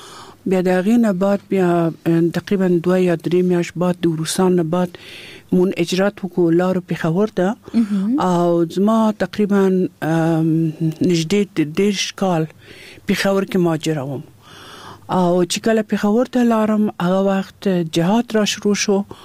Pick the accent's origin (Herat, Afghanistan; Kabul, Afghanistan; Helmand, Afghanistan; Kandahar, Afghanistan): Kabul, Afghanistan; زه د کابل یم او په کابل ښار کې پیدا شوم. دم دلته په کابل کې ما سبق ویلی ده.